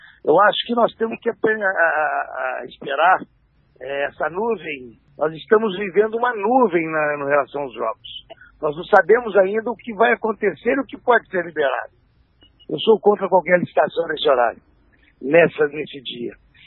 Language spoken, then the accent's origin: Portuguese; Minas Gerais, Brazil; Sou de Minas Gerais, né?